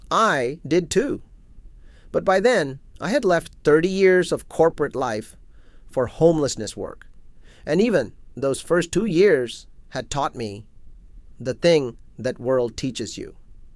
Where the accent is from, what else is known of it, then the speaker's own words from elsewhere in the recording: Mumbai, Maharashtra, India; I grew up in Mumbai, where the trains connected everything.